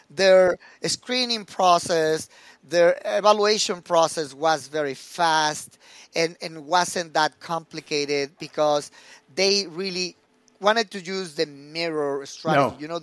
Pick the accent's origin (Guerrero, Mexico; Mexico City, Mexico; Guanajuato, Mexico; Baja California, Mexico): Mexico City, Mexico; English is a second language; moved away; I moved from Mexico City to the border region, and I realized that I didn't know how to communicate in English. My accent was even thicker than today.